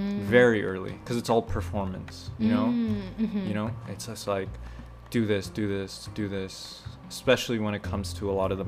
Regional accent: Philippines; I am Filipino.

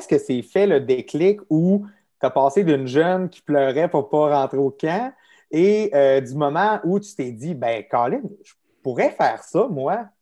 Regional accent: Arvida, Quebec, Canada; non, je suis d'Arvida. Je suis du Jonquière

